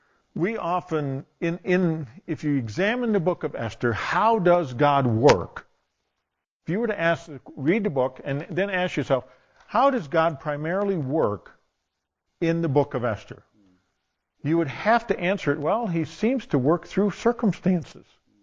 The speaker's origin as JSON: {"language": "English", "town": "DeMott", "region": "Indiana", "country": "United States", "tie": "born there", "also_born_or_lived": "Wisconsin / Michigan", "said": "I was born in DeMott, Indiana. Then I moved to Highland, Indiana. Then I moved to Vernonwood, Wisconsin. Then I moved to Marquesan, Wisconsin. Then I moved to Big Rapids, Michigan. Then I moved to Grand Rapids, Michigan."}